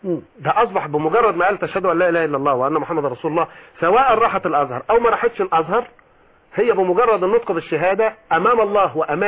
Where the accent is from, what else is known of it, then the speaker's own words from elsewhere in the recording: Sabalut, Minya Governorate, Egypt; انا من المنيا من صبلوط، والمنيا من البلاد اللي نسبه الاقباط فيها توصل ل 15 او 20%